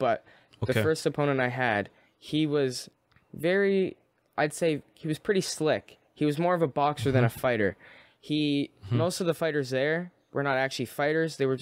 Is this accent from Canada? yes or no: yes; Canada; And I said, I'm from Canada.